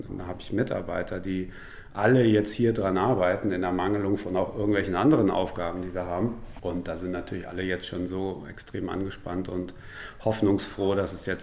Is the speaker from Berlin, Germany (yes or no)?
yes; Berlin, Germany; ich bin ja hier in den 90er, 2000ern in den Berliner Clubs groß geworden